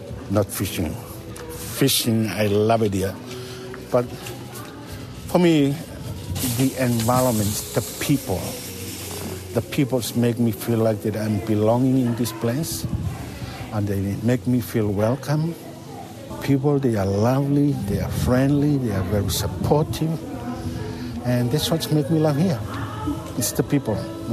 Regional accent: Tonga; moved away as an adult; I grew up in Tonga. I just came here in 1989.

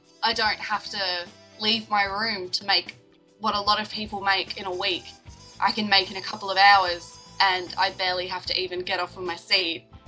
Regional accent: South Australia, Australia; I'm from South Australia

